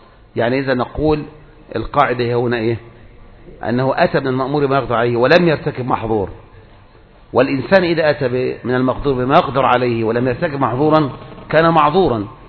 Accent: Egypt; كذلك عندنا في مصر أيضا الشيخ جاد الحق أيضا كلف من يبحث هذه المسألة

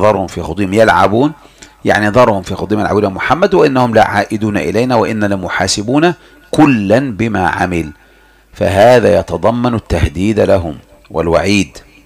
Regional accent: Egypt; احنا عندنا كمصريين

